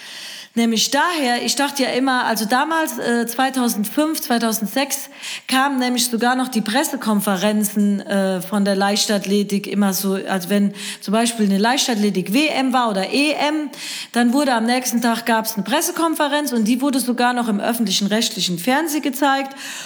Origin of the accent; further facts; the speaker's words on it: Siegen, North Rhine-Westphalia, Germany; now in Metzingen, Germany; Ich komme ja aus Siegen ursprünglich und lebe jetzt in Metzing.